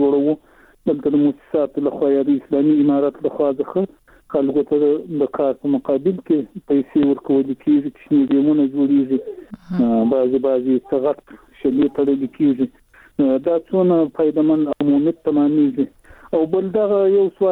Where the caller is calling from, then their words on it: Shajoy, Zabul, Afghanistan; د زابل ولایت شاجیل ولسوالی